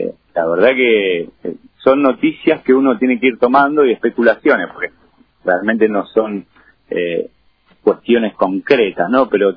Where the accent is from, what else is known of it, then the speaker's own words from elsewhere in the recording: Argentina; Nosotros somos producción nacional, somos Argentina, tenemos que tener nuestra industria.